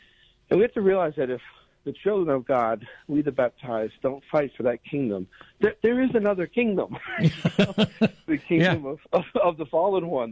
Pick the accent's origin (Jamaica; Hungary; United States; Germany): Germany; I grew up in what was then West Germany during the Cold War. My father was in the military